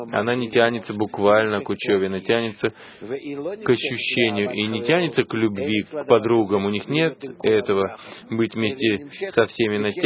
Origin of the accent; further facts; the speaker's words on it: Arava, Southern District, Israel; я из Аравы.